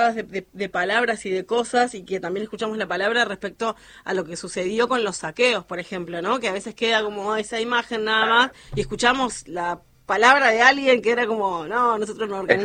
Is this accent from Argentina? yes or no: yes; Argentina; Para mí es imperdible, no solamente como Argentina, digo, para mí lo tiene que ver del mundo